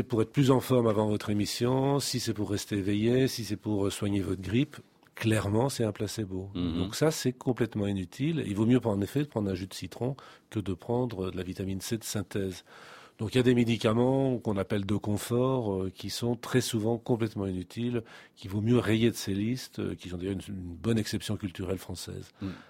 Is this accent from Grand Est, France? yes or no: no; Lyon, Auvergne-Rhône-Alpes, France; vous savez que je suis lyonnais